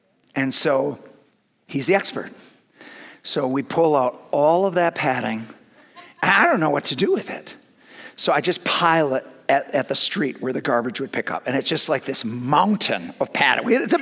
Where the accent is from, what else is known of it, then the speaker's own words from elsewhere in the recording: Madison, Wisconsin, United States; I'm from Madison. I went to school in Madison since 1980.